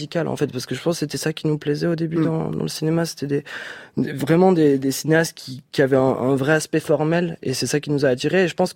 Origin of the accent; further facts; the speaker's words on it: Boulogne, Occitanie, France; moi, je viens de Toulouse, dans un petit village qui s'appelle Boulogne